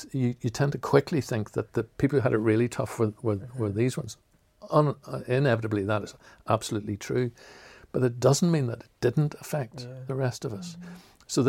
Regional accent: Northern Ireland, United Kingdom; I grew up in the Troubles, but they didn't really affect me.

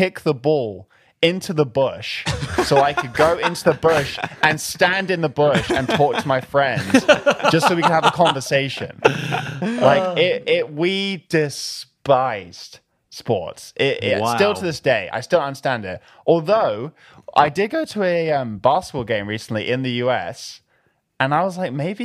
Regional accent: London, United Kingdom; Growing up in London was your typical British schoolboy lifestyle.

